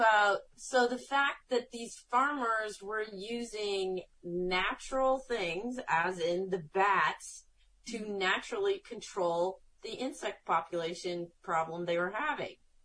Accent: Illinois, United States; I grew up in Central Illinois. In Central Illinois, the grass was what it was.

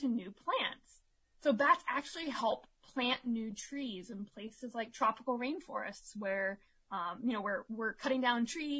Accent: Ohio, United States; And that's when I decided for my project to build bat houses and put them up in a local park where I grew up in Ohio.

